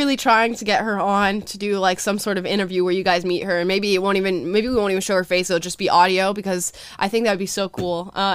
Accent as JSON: {"language": "English", "region": "Florida", "country": "United States", "said": "So I'm obviously from Florida. You guys know that. I go home from to Florida"}